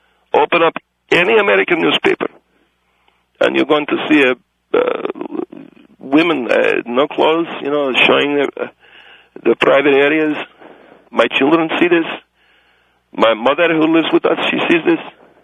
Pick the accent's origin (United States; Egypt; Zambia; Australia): Egypt; I'm from Egypt, but even I know that this is wrong